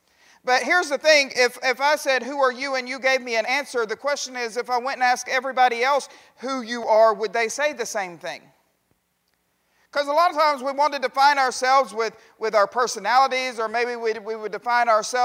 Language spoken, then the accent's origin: English; Monroeville, Alabama, United States; I'm from Monroeville. Where's that? And I said, well, finally I settled on, it's about halfway between Montgomery and Mobile.